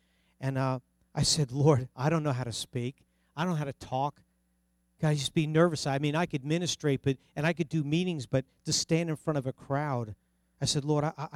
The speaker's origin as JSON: {"language": "English", "region": "New Jersey", "country": "United States", "accent": "New Jersey", "said": "That's my New Jersey accent, sorter."}